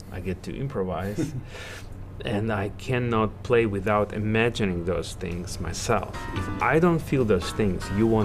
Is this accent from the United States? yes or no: no; Ukraine; I also play this music as a prayer for peace and for my home country, for Ukraine.